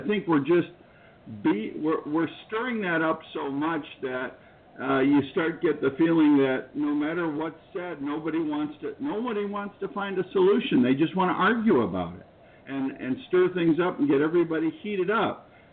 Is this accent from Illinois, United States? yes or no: yes; Chicago, Illinois, United States; the murder rate is going through the roof in my hometown. I know how Chicago is, and I feel really bad because it's a fantastic city.